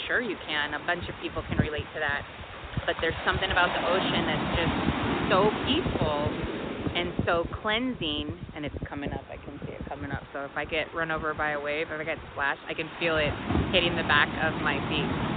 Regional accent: California, United States; also born or lived in San Luis Obispo County; I was born and raised in California on the Central Coast, in between, halfway exactly, between San Francisco and Los Angeles in San Luis Obispo County.

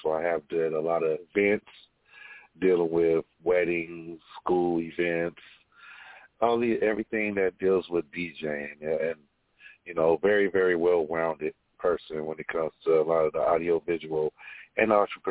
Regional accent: Sacramento, California, United States; I am 43 years of age, born and raised in Sacramento. I was raised all around the South Area of Sacramento, so I went to a lot of the South Area schools.

